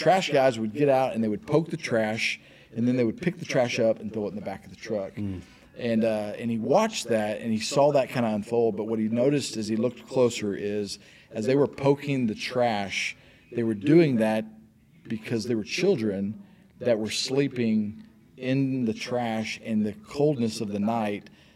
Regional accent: Dallas, Texas, United States; And I'm from Dallas, right?

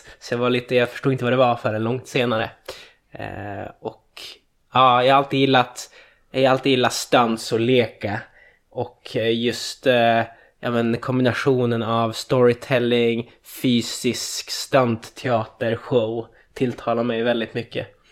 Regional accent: Skellefteå, Västerbotten County, Sweden; Jag är uppväxt i Norrland. Skellefteå kommer jag ifrån. 32 bast har jag hunnit fylla.

